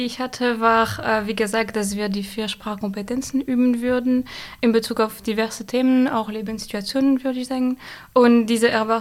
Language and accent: German; France; German is a second language; Ich komme aus Frankreich. Ich bin gerade Erasmus-Studentin an der RUB und ich studiere Germanistik.